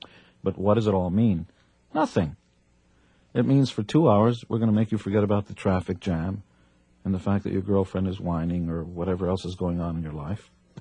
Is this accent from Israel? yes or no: yes; Israel; And growing up in Israel was sort of being in a box where you're not aware that the outside world exists.